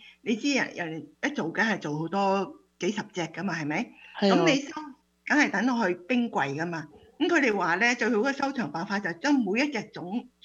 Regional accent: Guangdong, China; 因為我哋廣東人包嗰啲實啲

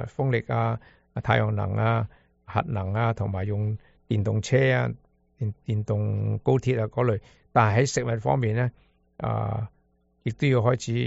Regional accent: Guangdong, China; 我们广东人打边炉就是天冷冻老鼠的声音才拿个竹笼拿个铁丝网去杀一些虾杀一些牛肉。

